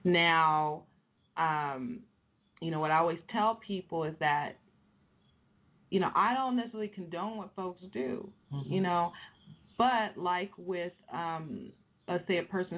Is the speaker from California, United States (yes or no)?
yes; Compton, California, United States; We're both from Compton. We're both relatively young. Compton's not the biggest city in the world, so a lot of people know each other.